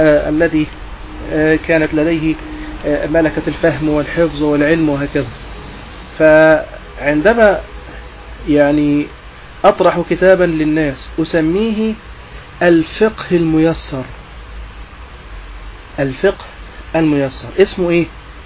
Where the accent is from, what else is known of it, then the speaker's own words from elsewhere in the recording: Egypt; حتى أن إحنا عندنا في مصر حكم زي حكم الختان يحارب رسميا